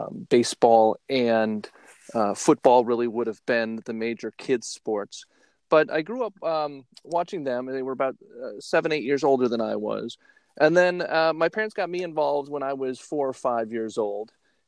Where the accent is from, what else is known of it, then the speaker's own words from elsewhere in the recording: Green Bay, Wisconsin, United States; So I grew up in Green Bay, Wisconsin, back in the 70s.